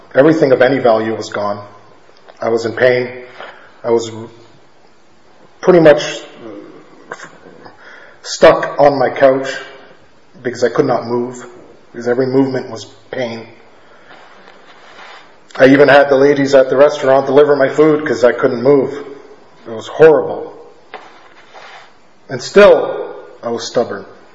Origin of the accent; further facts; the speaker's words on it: Toronto, Ontario, Canada; Lived my life in, born and raised in Toronto. Lived on the streets. Born, raised up in foster homes.